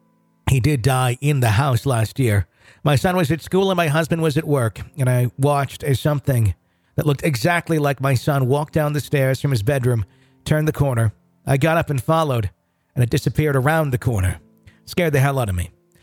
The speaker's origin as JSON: {"language": "English", "region": "Arkansas", "country": "United States", "tie": "born or raised there", "moved": "yes", "lives_now": "North Carolina, United States", "said": "We moved from my home state of Arkansas to North Carolina at the very end of 2013."}